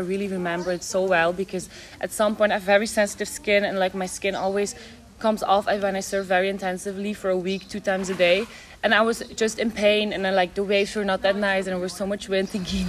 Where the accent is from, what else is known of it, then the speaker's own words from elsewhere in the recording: Flanders, Belgium; English is a second language; So I'm from Belgium, from the Flemish part. I'm 20 years old at the moment.